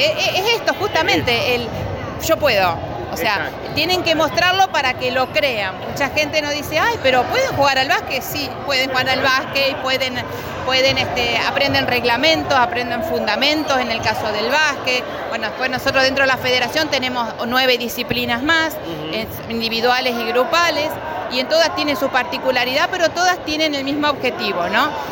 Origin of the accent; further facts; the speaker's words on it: Esperanza, Santa Fe, Argentina; Yo soy de un pueblo chico también, soy de Esperanza